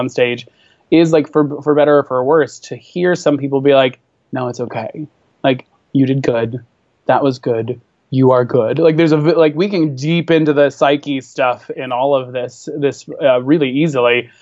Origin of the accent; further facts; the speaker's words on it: the South, United States; I'm gay and I grew up in the South